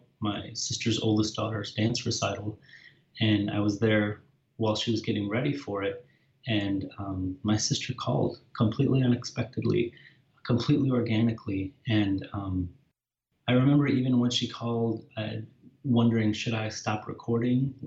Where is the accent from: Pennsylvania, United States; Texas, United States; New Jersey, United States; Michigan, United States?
Michigan, United States; Lansing; now in New York, United States; Was born and raised in Lansing, Michigan.